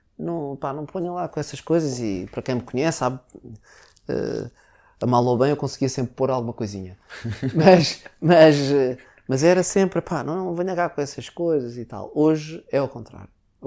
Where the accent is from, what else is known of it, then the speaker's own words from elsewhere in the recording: Lisbon, Portugal; nós somos lisboetas e estamos em Lisboa